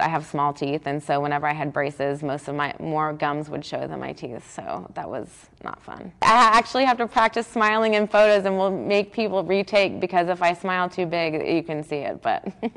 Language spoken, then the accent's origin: English; Austin, Texas, United States; also born or lived in Louisville, Kentucky; I grew up in Austin. I was born in Louisville, Kentucky, which is why I have this hat, but most of my family's from Kentucky and Tennessee, but I grew up in Austin through college.